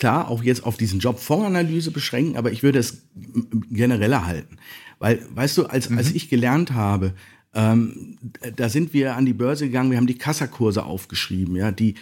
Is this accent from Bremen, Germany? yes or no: no; Dortmund, North Rhine-Westphalia, Germany; Klar, ne, als Dortmunder